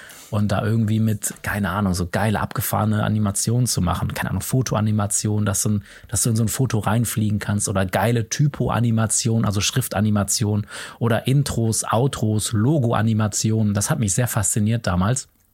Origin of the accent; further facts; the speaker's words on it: Remscheid, North Rhine-Westphalia, Germany; Also erstmal ein Praktikum bei einer Filmproduktion in meiner Heimatstadt in Remscheid.